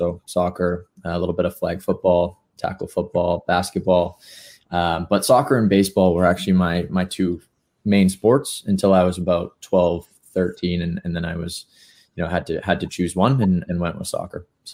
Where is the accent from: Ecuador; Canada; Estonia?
Canada; North Vancouver, British Columbia; Yeah, so I've born and raised in North Vancouver here in BC